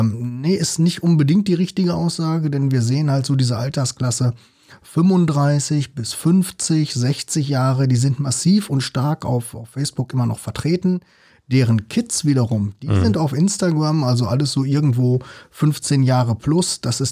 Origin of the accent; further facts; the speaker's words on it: North Rhine-Westphalia, Germany; Und ich kenne das ja selbst so als Ostwestfale